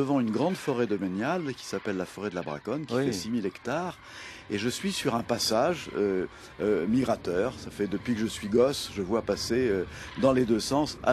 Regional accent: Nouvelle-Aquitaine, France; je suis chez moi en Charente, dans la maison qui m'a vu grandir, entouré d'artisans, de paysans qui étaient avec moi à l'école communale.

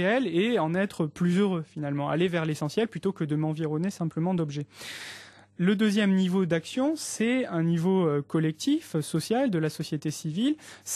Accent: Bordeaux, Nouvelle-Aquitaine, France; puisque je suis moi-même de Bordeaux

